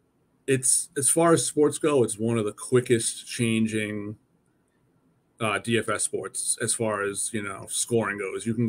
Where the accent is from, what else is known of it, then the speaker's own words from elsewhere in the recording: New York, United States; I'm from New York. I used to drive down to South Carolina every year, go to the Southern 500, which is in Darlington.